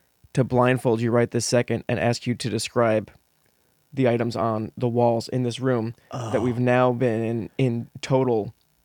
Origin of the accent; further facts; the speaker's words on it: New Jersey, United States; Growing up in New Jersey, we would take all of our vacations on the Jersey Shore, on the boardwalk